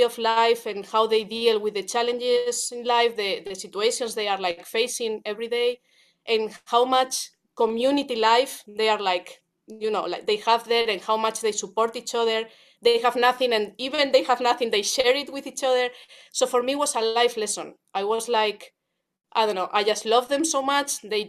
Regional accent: Spain; English is a second language; I always feel like I'm kind of in the middle because I'm from Spain and somehow everyone expects me to play flamenco or some kind of flamenco jazz kind of thing.

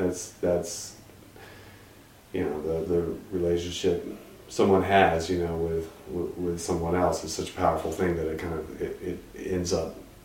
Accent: Virginia, United States; moved away as an adult; also born or lived in Georgia / California / New York; now in Hudson, United States; Originally from, I was born in Georgia, but I grew up in Virginia, and I was there for, you know, the first 20 years of my life or so. I was in California and Los Angeles for a while, back to New York City, and most recently Hudson, New York.

